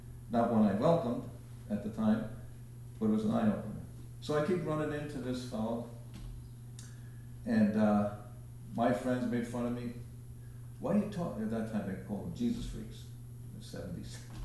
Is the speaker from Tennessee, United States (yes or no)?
no; Bronx, New York, United States; Some of you know, I grew up in the Bronx with two brothers and had a loving family.